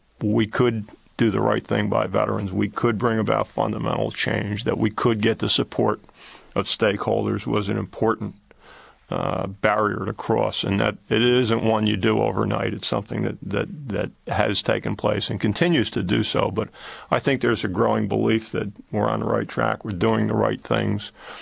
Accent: New York, United States; I grew up in New York. I'm a veteran

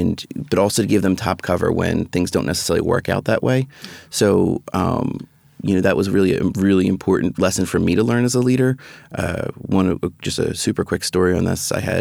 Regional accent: Philadelphia, Pennsylvania, United States; I'm from Philadelphia, right? Yeah. So we have a certain type of mentality where we're not the most subtle people

